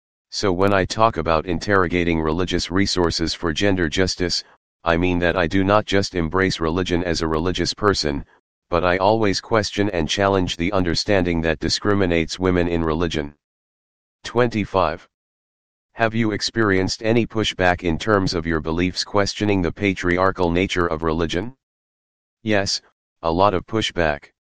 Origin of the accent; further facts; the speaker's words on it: Malawi; born there; I was born in Malawi